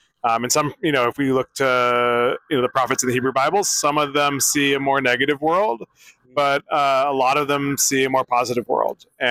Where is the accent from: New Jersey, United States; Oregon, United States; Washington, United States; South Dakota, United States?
Oregon, United States; Portland; I grew up in Portland, Oregon, which is, I think, an important part of the origin story.